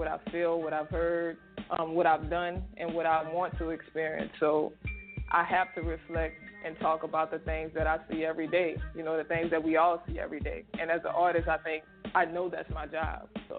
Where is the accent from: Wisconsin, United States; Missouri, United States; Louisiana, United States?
Louisiana, United States; New Orleans; Yeah, I am from New Orleans. I represent the city. I represent the uptown area.